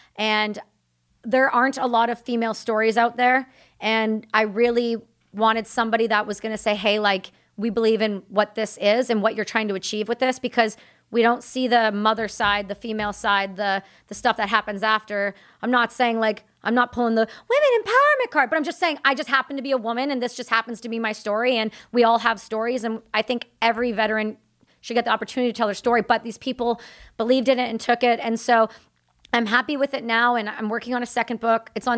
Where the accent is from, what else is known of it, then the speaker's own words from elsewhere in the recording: Canada; because I'm Canadian.